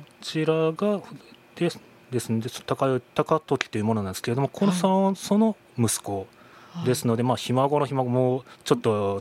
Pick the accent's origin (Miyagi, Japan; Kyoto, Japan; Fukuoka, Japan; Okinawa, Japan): Kyoto, Japan; そうですね